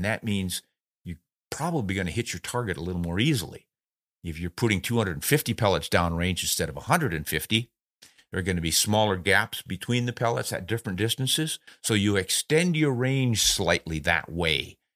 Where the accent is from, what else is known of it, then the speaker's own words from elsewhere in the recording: South Dakota, United States; I grew up in South Dakota where the capital city is Pierre